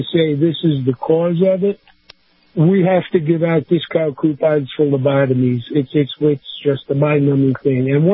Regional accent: Queens, New York, United States; I grew up in Queens. And I lived out in Massapequa.

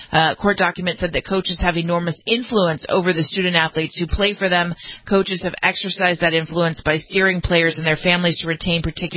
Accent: Los Angeles, California, United States; and in my hometown, Los Angeles, USC

